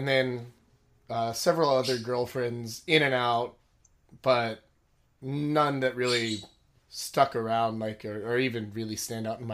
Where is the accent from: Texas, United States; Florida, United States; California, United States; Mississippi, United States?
Texas, United States; now in Korea; Well, originally I'm from Texas, and I came to Korea back in 2009, and I've been here since then with just like a break here or there to go home, visit family